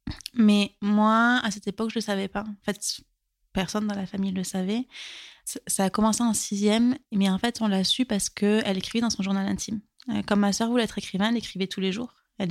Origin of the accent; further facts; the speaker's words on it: Occitanie, France; J'ai grandi près de Toulouse.